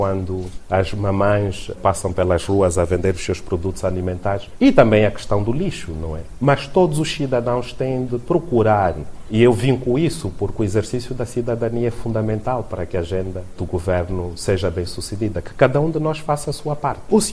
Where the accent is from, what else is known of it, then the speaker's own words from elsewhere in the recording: Angola; Então, nós, como angolanos, também temos de pensar assim